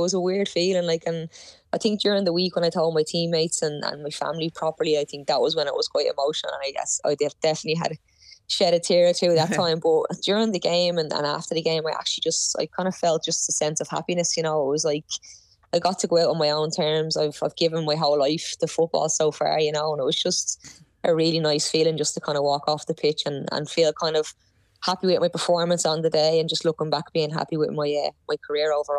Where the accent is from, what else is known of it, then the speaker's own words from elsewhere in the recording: Shankill, Leinster, Ireland; I grew up in Shangana Cliffs in Shankill